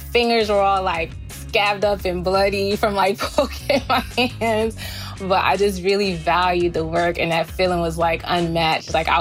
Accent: East Orange, New Jersey, United States; So growing up in East Orange, we were really resourceful. East Orange is not, I guess you consider it a hood or like, you know, like a ghetto, whatever you want to call it.

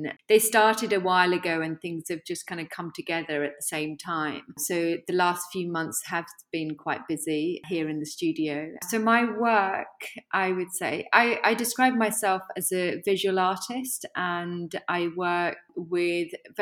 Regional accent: Bangladesh; moved away; drawing what my life was like growing up in Bangladesh

